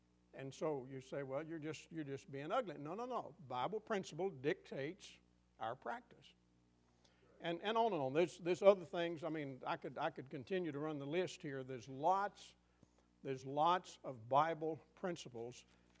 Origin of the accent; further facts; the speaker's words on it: Kentucky, United States; and Betty and I grew up in Western Kentucky. Our family's about 5 miles apart.